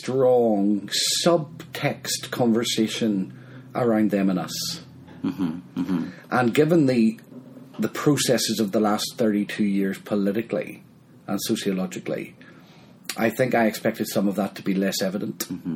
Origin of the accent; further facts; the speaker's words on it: Northern Ireland, United Kingdom; accent: Northern Irish; moved away as an adult; also born or lived in Mexico / Dundee; I was born in Northern Ireland, born and brought up here in 1970, and I left toward the end of 1986.